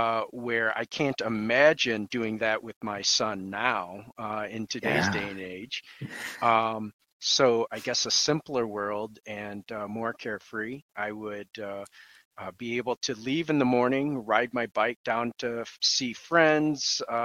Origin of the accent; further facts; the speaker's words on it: Midland, Michigan, United States; Yeah, so I was born and raised here in Midland back in the 70s, 72 to be exact, and have lived all of my life here with the exception of some time away for school and a little bit of traveling, but not a whole lot.